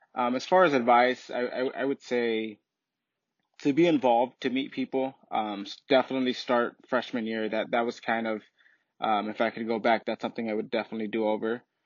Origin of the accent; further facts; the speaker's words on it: Immokalee, Florida, United States; And so back home, I'm from Immokalee, Florida, the tomato capital of the world.